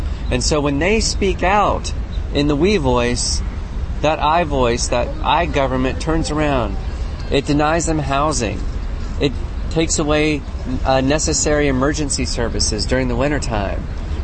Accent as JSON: {"language": "English", "region": "North Carolina", "country": "United States", "said": "I'm actually from North Carolina. Well, I'm from Europe, and my people are from Europe."}